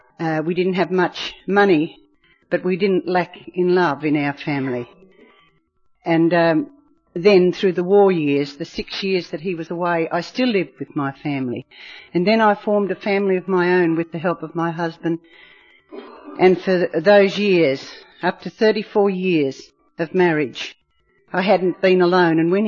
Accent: New South Wales, Australia; And I come from the Manning area.

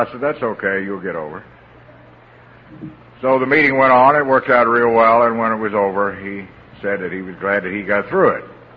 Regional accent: Louisville, Kentucky, United States; I'm an alcoholic. I come from Louisville, Kentucky.

